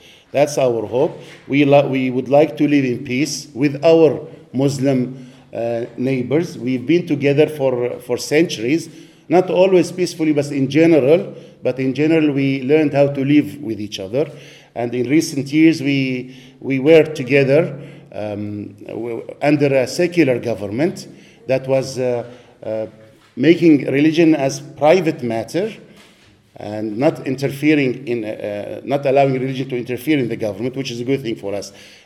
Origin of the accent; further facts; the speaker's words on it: Syria; also born or lived in United States; I come from Syria. I live in Old Damascus. I was in the States for 18 years, and I went back in 2014 during the war.